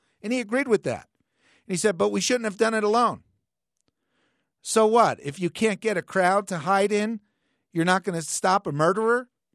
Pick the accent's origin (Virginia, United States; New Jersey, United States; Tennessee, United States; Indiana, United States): New Jersey, United States; born there; I was born in New Jersey.